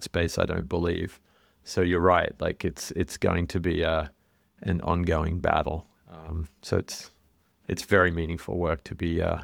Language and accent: English; Australia; now in United States; back in my home country of Australia